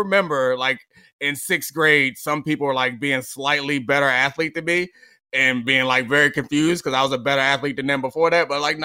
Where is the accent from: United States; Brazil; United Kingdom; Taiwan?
United States; Baltimore, Maryland; I remember it very clearly because I grew up in Baltimore, but I wasn't.